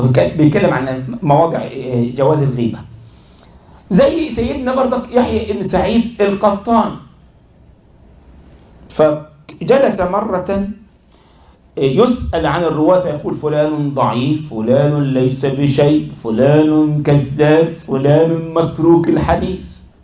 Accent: Egypt; حصل ده والله عندنا في مصر

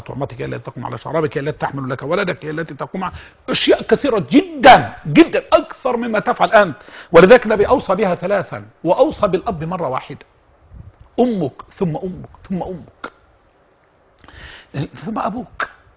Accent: Egypt; عندنا في مصر

